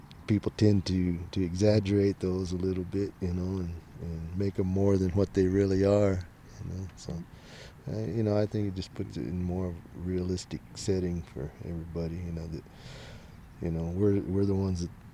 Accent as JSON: {"language": "English", "region": "New Mexico", "country": "United States", "said": "What it means to be a New Mexican. Well, I guess for me, you know, that means being Native American also, because there's such a high population of Native Americans here in New Mexico."}